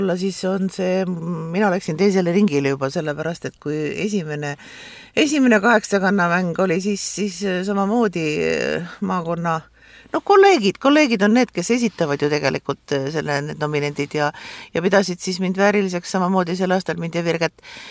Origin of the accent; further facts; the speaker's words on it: Saare County, Estonia; oleme uhkusega saarlased